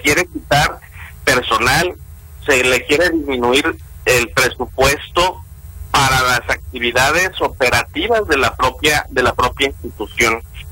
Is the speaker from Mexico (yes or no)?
yes; Mexico; nosotros lo que queremos y lo que pretendemos aquí como mexicanos es que se defienda un valor